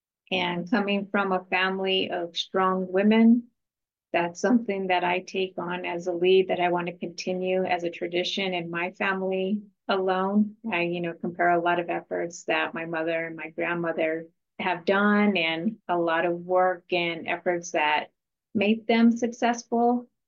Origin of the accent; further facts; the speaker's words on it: Santa Fe, New Mexico, United States; so being from New Mexico, I am from Santa Fe